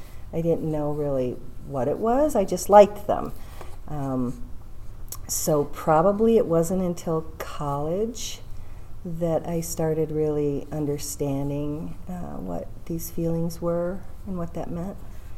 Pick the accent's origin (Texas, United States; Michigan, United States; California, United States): Michigan, United States; Birmingham; until my mom remarried, and then we moved out to Birmingham. So I was raised basically in Birmingham.